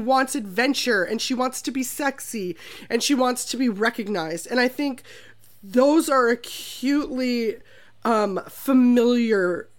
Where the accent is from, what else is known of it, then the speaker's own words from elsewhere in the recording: Minnesota, United States; And I'm also from Minnesota, which is where Diablo Cody lived a lot of her life